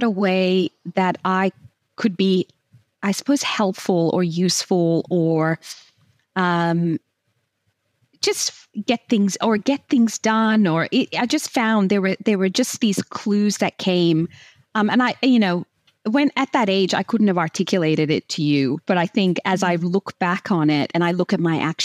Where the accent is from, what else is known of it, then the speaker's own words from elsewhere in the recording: Massachusetts, United States; growing up in the States and in Massachusetts in particular, a lot of the times I was the first.